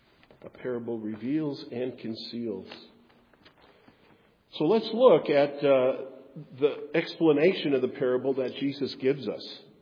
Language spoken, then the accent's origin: English; Wisconsin, United States; oh, I grew up in Wisconsin. I know something about cows.